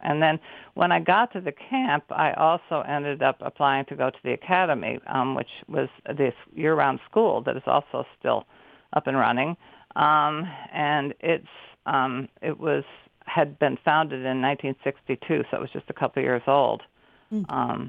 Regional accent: Des Moines, Iowa, United States; Okay, I had started taking violin lessons when I was in the fourth grade, and I grew up in Des Moines, Iowa.

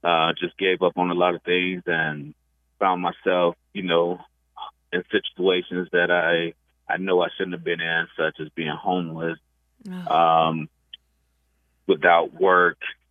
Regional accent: Nantucket, Massachusetts, United States; I grew up in Massachusetts off the coast of Cape Cod. There's a small island called Nantucket Island.

